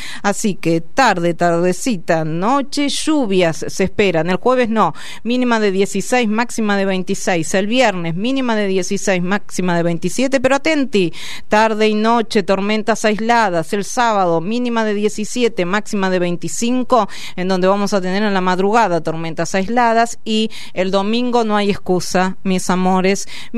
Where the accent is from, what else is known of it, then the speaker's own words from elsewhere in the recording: Argentina; hay algo que somos los argentinos y argentinas.